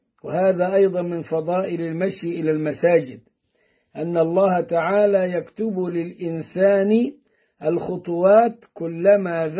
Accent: Upper Egypt, Egypt; إنه إحنا عندنا في الصعيد يقولوا على الحذاء عزكم الله مركوب

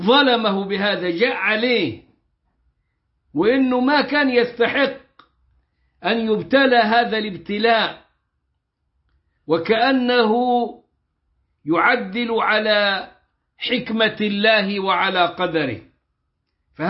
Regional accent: Upper Egypt, Egypt

